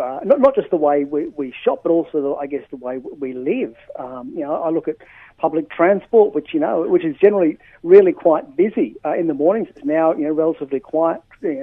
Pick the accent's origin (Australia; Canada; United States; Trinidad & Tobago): Australia; Adelaide, South Australia; I grew up in Adelaide where we had the John Martin's Christmas parade.